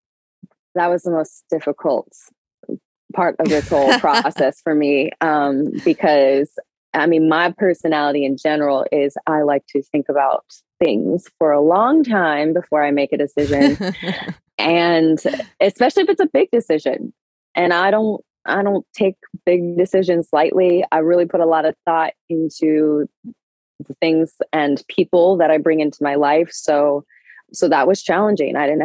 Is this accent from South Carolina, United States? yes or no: no; Colorado, United States; also born or lived in California; It reminded me of Colorado a lot because that's where I grew up, though.